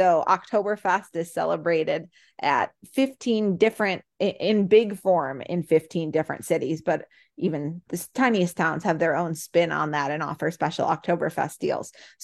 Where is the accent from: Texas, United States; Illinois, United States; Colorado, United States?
Illinois, United States; Chicago; I'm from the Chicagoland area.